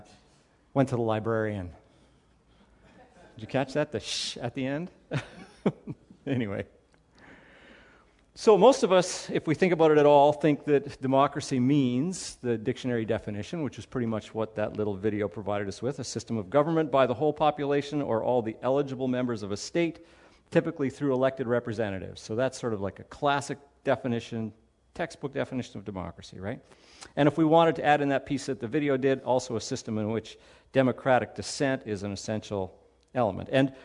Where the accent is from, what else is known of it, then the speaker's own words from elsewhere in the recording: Canada; as a Canadian and someone of European descent